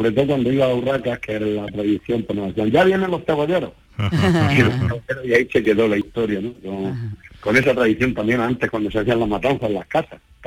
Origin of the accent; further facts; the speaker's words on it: Olula, Andalusia, Spain; nosotros el gentilicio que utilizamos cuando somos nacidos y criados en Olula, además de olulenses, somos cebolleros y cebolleras.